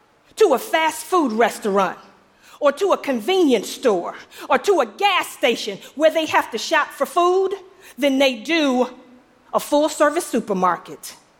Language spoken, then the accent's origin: English; Detroit, Michigan, United States; I'm from Detroit.